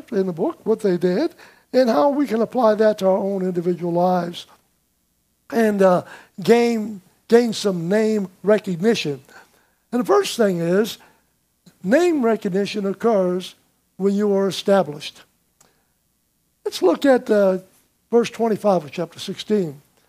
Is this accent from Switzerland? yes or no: no; Slidell, Louisiana, United States; I've constantly remind myself that I'm from Slidell. This is home for me.